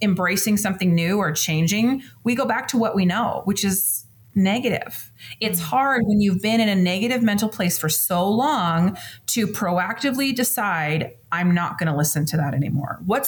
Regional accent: Washington, United States; And I'm from Washington State. And so I've always been Pacific Northwest Coast, really just loyal, you know?

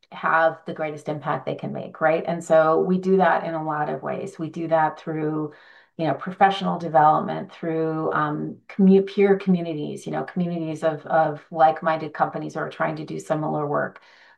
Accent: Minneapolis, Minnesota, United States; I'm from Minneapolis, St. Paul, the Twin Cities, but it's home to many Fortune 100 companies.

